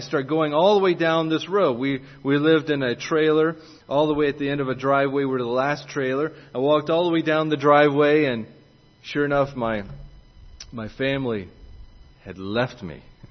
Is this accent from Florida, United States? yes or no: yes; Jacksonville, Florida, United States; And I grew up in Jacksonville, Florida down there.